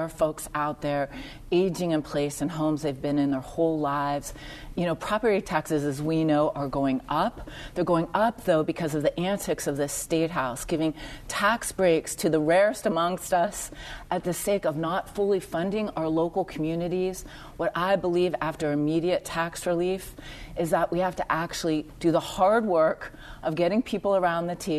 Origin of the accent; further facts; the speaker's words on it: Youngstown, Ohio, United States; It's like the people where I grew up in Youngstown.